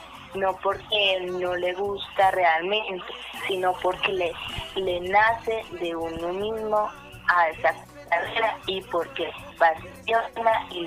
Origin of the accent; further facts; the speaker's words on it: Calarcá, Quindío, Colombia; also born or lived in Quimbaya; pues yo soy de Calarcá, me mudé, me trasladé para acá, yo era de Quimbaya